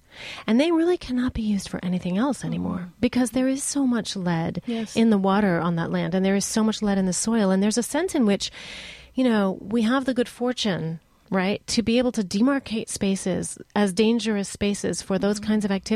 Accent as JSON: {"language": "English", "region": "the South", "country": "United States", "said": "I'm a Southerner, okay? I make sure my daughter knows how to shoot a .22."}